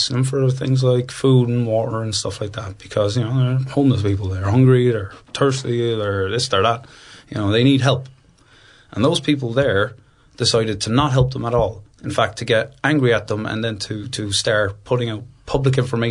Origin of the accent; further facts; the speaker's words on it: Cork, Munster, Ireland; it does remind me of where I'm from in Ireland. I'm from Cork in Ireland, which is right down the south, if you imagine.